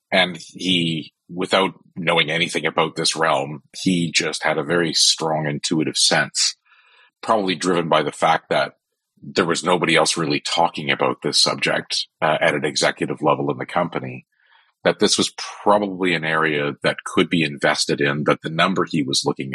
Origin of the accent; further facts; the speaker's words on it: Canada; I'm Canadian